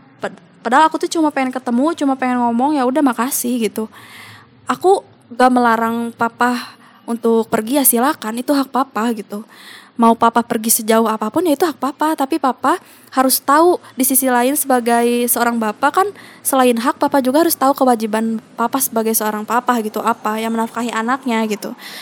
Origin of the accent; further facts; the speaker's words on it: Lembang, West Java, Indonesia; sedangkan aku dari Lembang aja sendiri sampai Jakarta kan